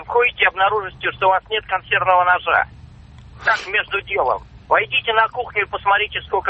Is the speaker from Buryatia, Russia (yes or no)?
no; Moscow, Russia; телефон самарский, правда, я сейчас в Москве, я москвич.